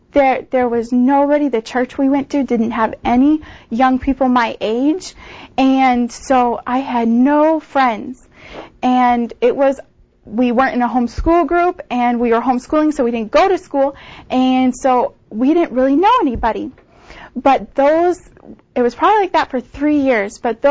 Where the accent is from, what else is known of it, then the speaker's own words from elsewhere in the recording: Milwaukee, Wisconsin, United States; I was born in Milwaukee, and as a little girl, I grew up in a Christian home. Both my parents are Christians.